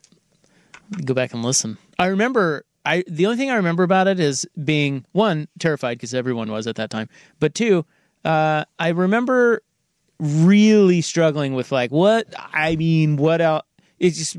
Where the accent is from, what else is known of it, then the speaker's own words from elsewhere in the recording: Kansas, United States; I'm from Kansas, but...